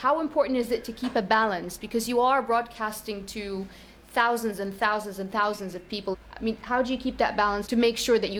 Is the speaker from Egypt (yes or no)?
yes; Alexandria, Alexandria Governorate, Egypt; Now, I was born and raised in Alexandria and I've never heard of the underground voice of Alexandria.